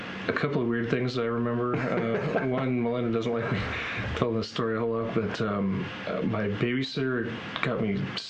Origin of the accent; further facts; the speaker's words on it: Alaska, United States; born there; also born or lived in Germany / Wisconsin / Virginia / Texas; And so I was born in Alaska, and then we moved every couple of years thereafter. Germany, Wisconsin